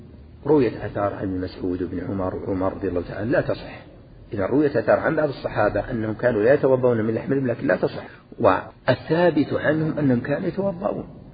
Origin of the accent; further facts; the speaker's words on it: Najd, Saudi Arabia; والعامة عندنا في نجد يسمونه البقر